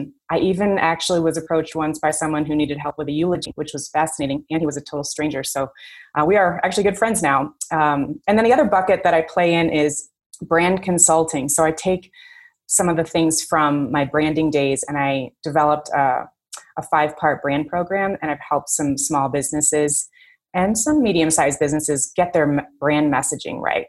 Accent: Chicago, Illinois, United States; Well, I'm born and raised in Chicago.

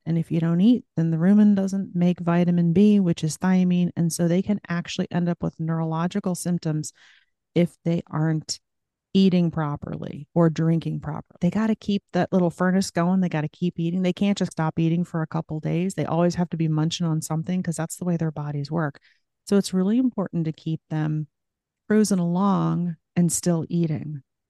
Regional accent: New Jersey, United States; Now, I came from New Jersey, where we used to get to 90 degrees and 90% humidity, and that was just too brutal. But here in the Midwest, it's a little bit more temperate

